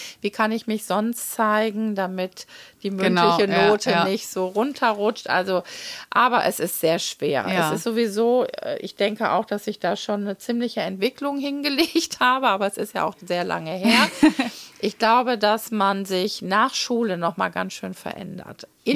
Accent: Münster, North Rhine-Westphalia, Germany; born there; Ich bin ja hier in Münster geboren und war auf der Paul-Gerhardt-Realschule.

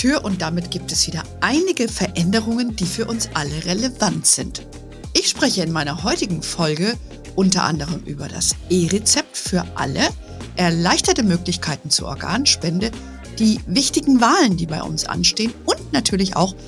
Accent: Hesse, Germany; in meiner alten Heimat in Hessen

